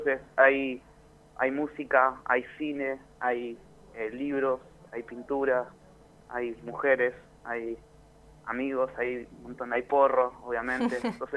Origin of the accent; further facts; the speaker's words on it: Santa Rosa, La Pampa, Argentina; y ese hilo es que yo soy de La Pampa, soy de Santa Rosa.